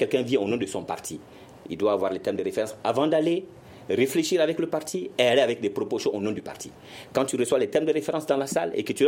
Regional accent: Kayes, Mali; Moi, je suis de Kayi.

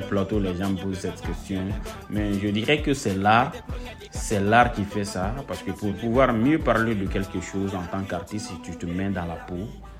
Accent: Mali

